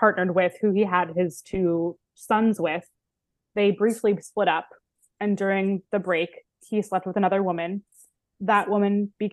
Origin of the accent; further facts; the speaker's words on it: Baltimore, Maryland, United States; And I grew up Jewish in Baltimore, Maryland.